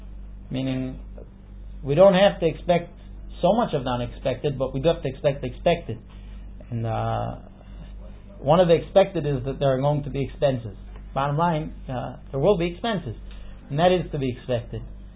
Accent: United States; I'm an American. I mean, I grew up in the United States, so I'm talking about myself.

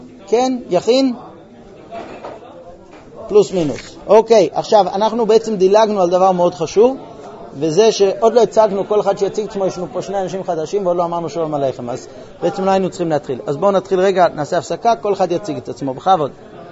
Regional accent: United States; also born or lived in Jerusalem; now in Israel; אני נולדתי בירושלים קריית משה, גדלתי בארצות הברית, חזרתי לירושלים, ועכשיו אנחנו מחולקים בין כוכב יעקב לירושלים.

